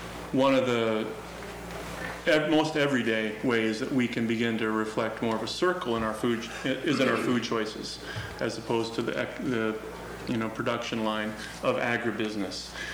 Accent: Minnesota, United States; And I had never been addicted, and I was from Minnesota and white and young. I was 22

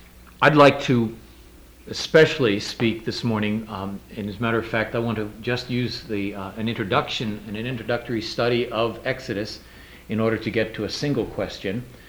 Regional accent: New York City, New York, United States; I'm from New York City.

